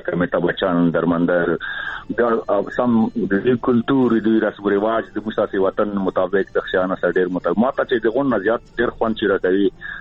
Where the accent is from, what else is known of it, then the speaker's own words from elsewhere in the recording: Urgun, Paktika, Afghanistan; now in Sweden; زه خپل د پکتیکا اورګون یم او تقریبا 10 کاله مکیږي دلته سویډن کې زندگی کوم.